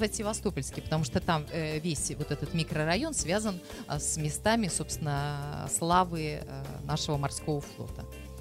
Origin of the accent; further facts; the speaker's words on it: Saint Petersburg, Russia; мы петербуржцы знаем, как можно стоять в сложные времена и их пережить.